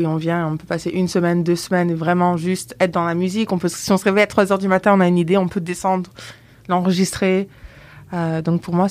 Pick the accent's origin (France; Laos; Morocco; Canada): France; Blagnac, Occitanie; also born or lived in Toulouse; Moi, je suis née à Blagnac. Enfin, je suis née à Toulouse, mais j'ai grandi à Blagnac, là où il y a l'aéroport.